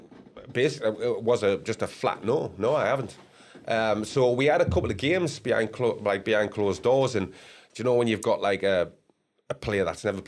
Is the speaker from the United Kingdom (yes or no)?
yes; Sunderland, North East England, United Kingdom; I'm from Sunderland.